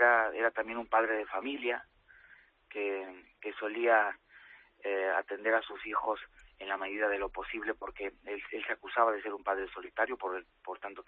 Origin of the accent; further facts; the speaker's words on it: Mexico; Como soy mexicano, pues por supuesto que desde pequeño veía El Chavo del Ocho